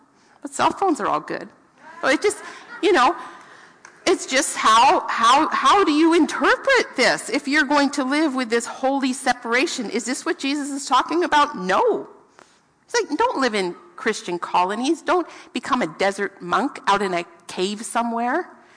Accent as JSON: {"language": "English", "region": "Pennsylvania", "country": "United States", "tie": "born or raised there", "said": "Like, I grew up in Pennsylvania among the Amish, and who frankly have lots of really good qualities."}